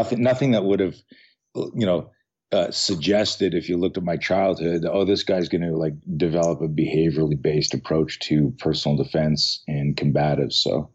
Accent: Montreal, Quebec, Canada; now in San Diego, United States; No, actually, I'm formerly of Canada, and Montreal is where I grew up. I moved to the States in 2008.

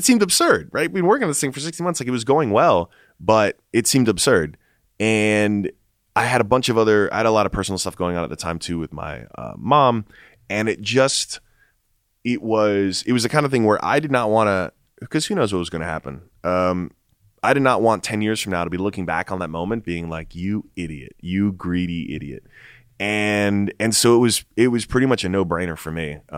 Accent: New York, United States; born there; Like, I was born in New York.

